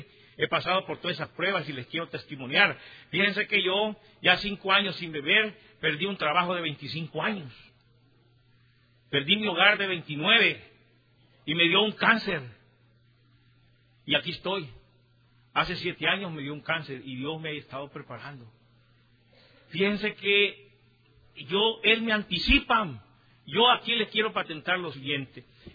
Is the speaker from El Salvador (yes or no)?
yes; El Salvador; Vengo de El Salvador.